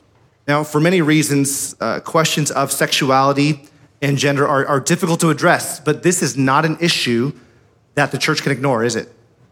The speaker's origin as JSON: {"language": "English", "town": "Sacramento", "region": "California", "country": "United States", "said": "Indeed, I'm from Sacramento. Can anything good come from Sacramento?"}